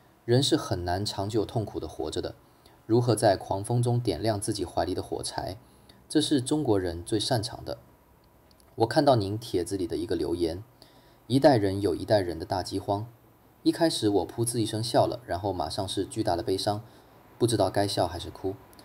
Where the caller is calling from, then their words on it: Canada; 我是来自加拿大的